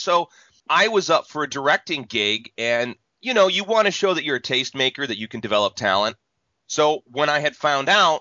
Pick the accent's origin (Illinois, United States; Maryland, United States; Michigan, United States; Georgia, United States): Illinois, United States; Chicago; I'm from Chicago, and yeah. I've done a lot of conventions in Detroit.